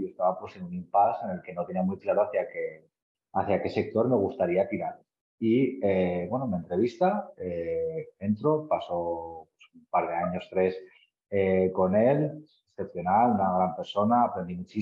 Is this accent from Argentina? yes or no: no; Zaragoza, Aragon, Spain; Bueno, pues soy zaragozano, año de nacimiento.